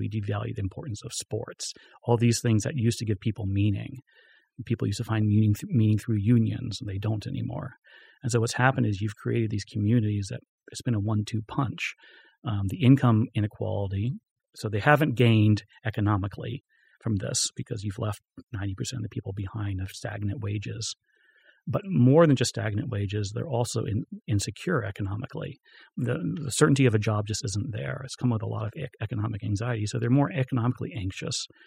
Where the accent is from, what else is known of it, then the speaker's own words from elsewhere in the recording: Florida, United States; I'm from Florida. Small town of had orange juice factory. Literally was town cut by railroad tracks. On one side of the railroad tracks was African Americans. It was very much the classic Southern town.